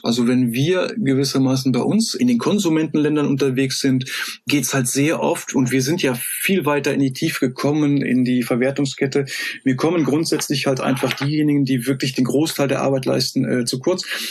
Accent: Bonn, North Rhine-Westphalia, Germany; ich bin aus Bonn, ich stehe in Bonn am Bahnhof

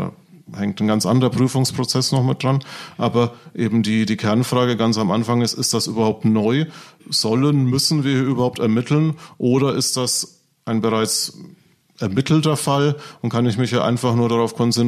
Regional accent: Bavaria, Germany; wo ich herkomme aus Franken, das hört wahrscheinlich jeder

